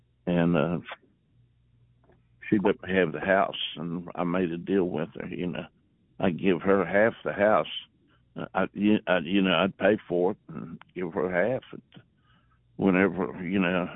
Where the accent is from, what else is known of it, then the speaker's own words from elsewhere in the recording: Appalachia, United States; accent: hillbilly; my family, they didn't like my hillbilly accent